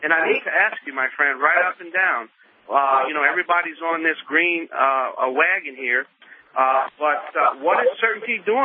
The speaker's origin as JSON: {"language": "English", "region": "Louisiana", "country": "United States", "said": "from the Bayou Land."}